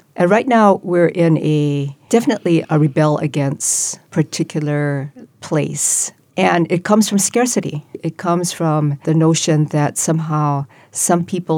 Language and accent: English; Hawaii, United States; Growing up in Hawaii, this is a place, the island mentality essentially, right, is that we may be of many peoples